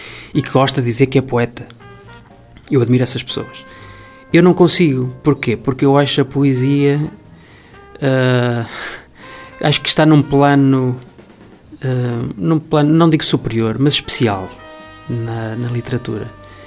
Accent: Penafiel, Norte, Portugal; eu sou de Penafiel, eu adoro Penafiel, mas Penafiel para mim tem um senão. É que falta-lhe rio.

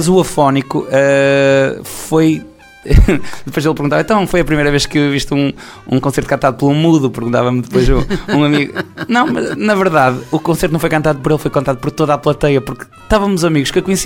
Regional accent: Norte, Portugal; Mas nós que somos minhotos e que nascemos neste caldo cultural que são os grupos folclóricos e as concertinas

